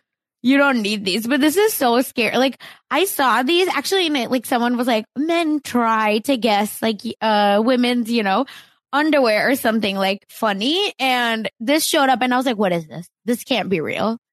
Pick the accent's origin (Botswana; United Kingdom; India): India; And I was like, because I'm Indian.